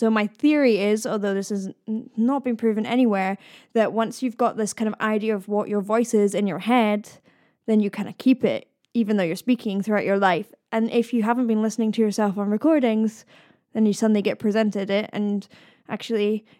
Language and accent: English; Scotland, United Kingdom; accent: Scottish, east coast; my accent does confuse everyone. It is, in fact, Scottish, but I was born in England and my parents are English, so it's a little bit confusing because I think it's a bit mixed up. And it's from the east coast of Scotland.